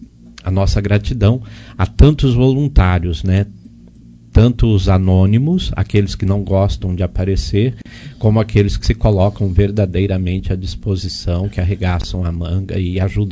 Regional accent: Guaxupé, Minas Gerais, Brazil; bispo da minha cidade natal, né? Guaxupé. Eu sou guaxupeano, né?

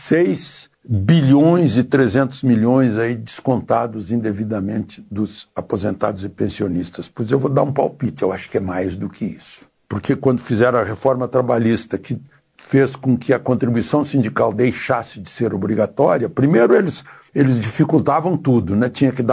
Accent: Rio Grande do Sul, Brazil; Eu sou gaúcho, aproveito, né?

